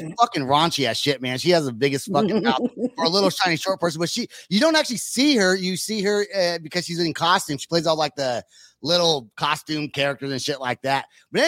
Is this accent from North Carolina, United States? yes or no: no; California, United States; just a little local band from my hometown in California